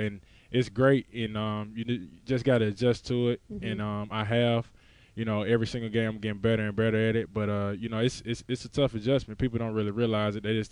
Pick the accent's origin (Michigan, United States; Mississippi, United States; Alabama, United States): Mississippi, United States; accent: Mississippi; when I go back, I look how far I've came, you know, the country roads, as you can tell by my accent, of Mississippi